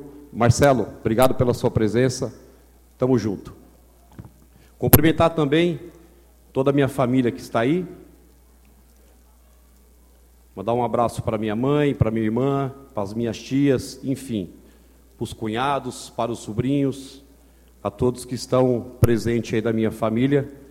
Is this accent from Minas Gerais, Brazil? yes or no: no; São Bernardo do Campo, São Paulo, Brazil; Não sou nordestino, sou São Bernardense, sou nascido e criado aqui em São Bernardo. Meu pai é mineiro, minha mãe é paulista, mas temos algumas afinidades com o pessoal do Nordeste, né?